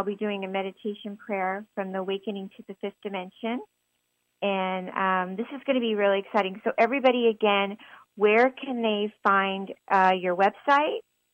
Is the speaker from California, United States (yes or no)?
yes; Los Angeles, California, United States; somebody from Los Angeles, our hometown here, my hometown.